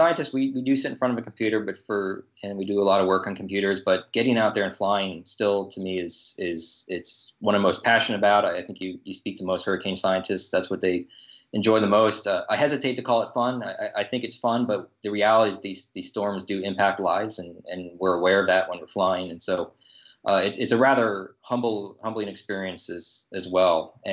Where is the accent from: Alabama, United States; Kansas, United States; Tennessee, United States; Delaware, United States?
Delaware, United States; born there; also born or lived in Pennsylvania, United States; Well, I was born in Delaware and lived in Pennsylvania.